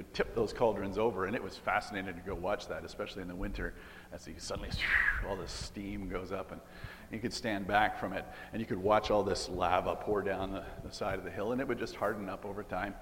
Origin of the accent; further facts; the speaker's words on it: Sudbury, Ontario, Canada; so we grew up in Sudbury